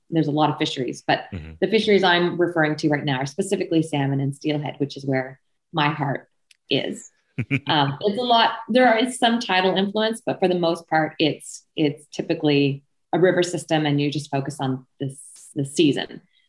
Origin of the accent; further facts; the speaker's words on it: Canada; I'm still from Canada and I'm stuck here with COVID.